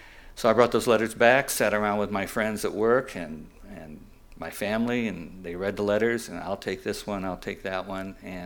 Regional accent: Michigan, United States; now in San Diego, United States; I get bored, but I came here in 1977 from Michigan, San Diego

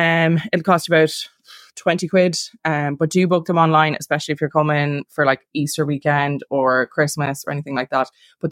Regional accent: Galway, Connacht, Ireland; well, I'm from Galway and you lived in Galway for a long period of time.

